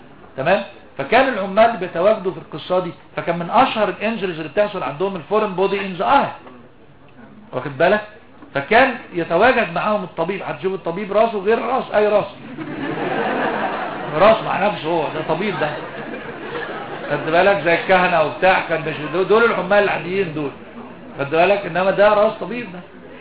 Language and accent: Arabic; Egypt; دي بتتباع في الشوارع عندنا في مصر